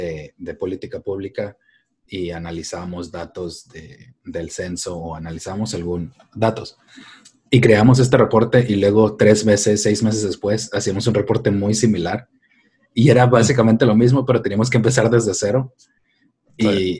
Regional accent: Netherlands; Spanish is a second language; now in Spain; soy holandés, pero vivo ya aquí desde hace 16 años.

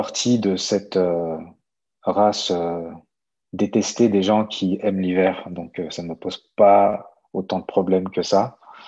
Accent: Lyon, Auvergne-Rhône-Alpes, France; also born or lived in Montélimar; Je suis né à Montélimar, dans le sud de la France, la capitale du Nougat. Et très vite, mon père et mes parents ont déménagé et sont retournés à Lyon, dans la banlieue lyonnaise.

